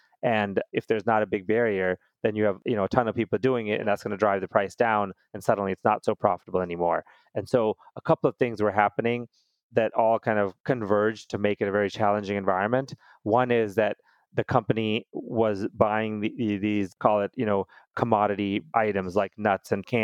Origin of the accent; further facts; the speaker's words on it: United States; born there; I came from India originally. My parents I was born in the United States, but they're from India.